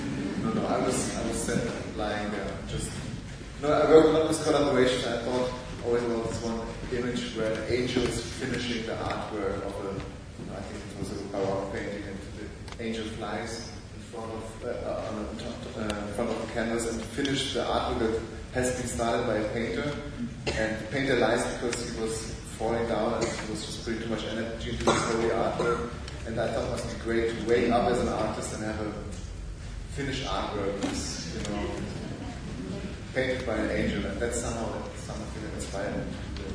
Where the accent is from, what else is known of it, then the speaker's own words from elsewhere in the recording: Germany; I'm more an alien. I come from Germany.